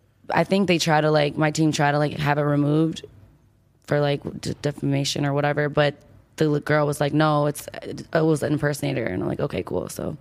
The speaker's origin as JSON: {"language": "English", "region": "Michigan", "country": "United States", "tie": "born or raised there"}